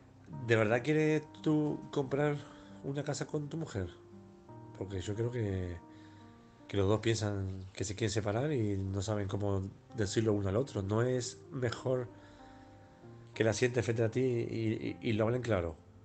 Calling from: Balearic Islands, Spain; de Mallorca, saludo.

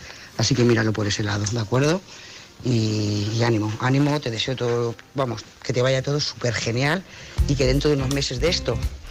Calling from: Lloret de Mar, Catalonia, Spain; de Lloret de Mar.

